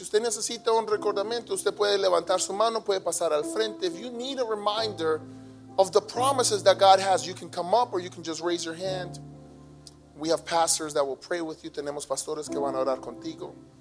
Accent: Colombia; Yo soy de Colombia.

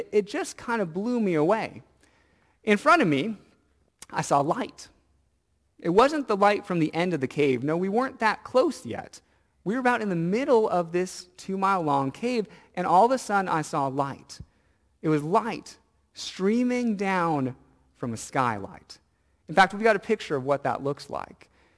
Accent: Washington, United States; Well, I grew up in Washington State

